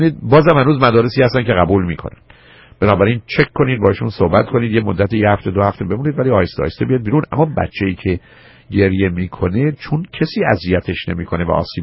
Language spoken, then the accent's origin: Persian; Iran; now in United States; در خانه شما زبان فارسی رو دارید و ما ایرانی هستیم